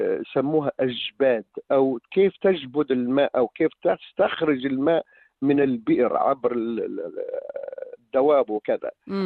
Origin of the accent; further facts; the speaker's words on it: Hun, Jufra District, Libya; مشهورة في لندن تصدر هذه من بلدتنا من هون